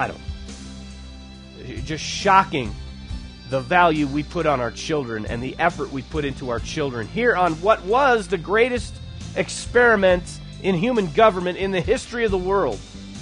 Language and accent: English; Buffalo, New York, United States; born there; Well, not my hometown, but I was born in Buffalo.